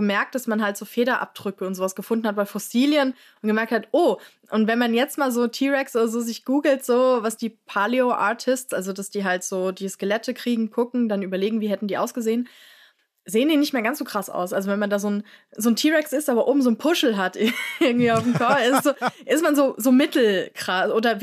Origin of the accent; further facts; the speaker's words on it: Frankfurt, Hesse, Germany; wohne hier ja in Frankfurt in der Nähe vom Senckenberg-Museum und ich bin ja in Frankfurt aufgewachsen